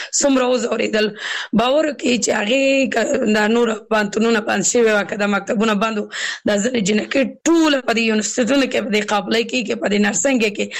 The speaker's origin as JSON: {"language": "Pashto", "region": "Kabul", "country": "Afghanistan", "moved": "yes", "said": "زه اوس بل ولایت کې سیګم زه خپل د کابل ولایت نه یم"}